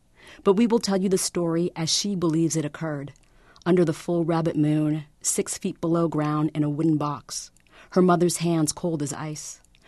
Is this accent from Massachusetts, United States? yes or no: yes; Massachusetts, United States; So I'm actually adopted, and I was raised primarily on the North Shore of Boston. So I don't speak Vietnamese, and I've gone back to the country, though, 4 times.